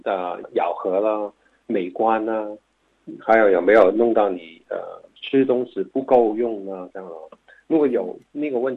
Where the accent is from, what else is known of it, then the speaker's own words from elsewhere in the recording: China; 我们中国人呢，老人呢很喜欢吃硬的东西